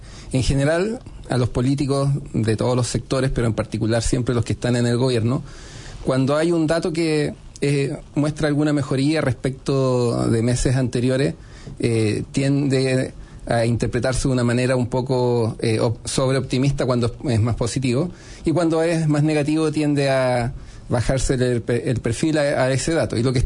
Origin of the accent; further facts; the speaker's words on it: Chile; una economía emergente, cierto, como la chilena, porque nosotros no somos un país rico, somos un país que se estaba desarrollando muy bien